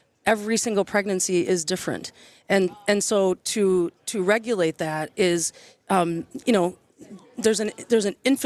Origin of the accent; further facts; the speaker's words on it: Wisconsin, United States; I don't know if you can tell by the accent, but I born and raised